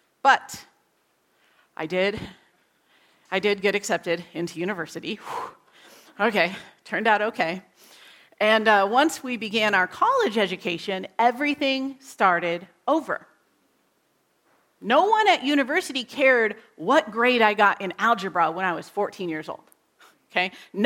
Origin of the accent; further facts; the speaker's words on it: United States; I grew up, if you can't tell by my accent, in the United States.